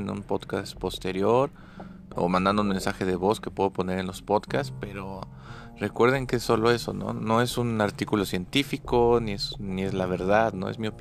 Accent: Mexico; aquí en mi país, en México

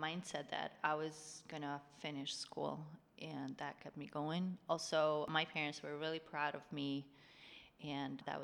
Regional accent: Kosovo; now in United States; I'm from Kosovo. It's a small country in Southeastern Europe. It's right by Albania. By Serbia, or you could just say north of Greece.

